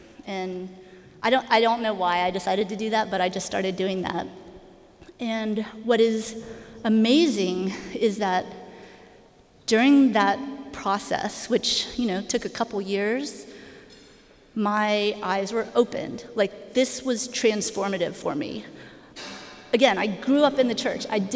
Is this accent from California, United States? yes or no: no; Griffin, Georgia, United States; So I grew up in Griffin, Georgia. So I grew up in the church, going to the First Baptist Church of Griffin, Georgia.